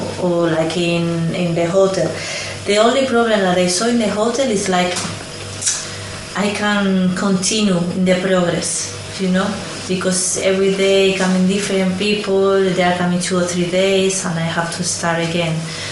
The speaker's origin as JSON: {"language": "English", "town": "Madrid", "region": "Community of Madrid", "country": "Spain", "second_language": "English", "said": "I'm from Madrid"}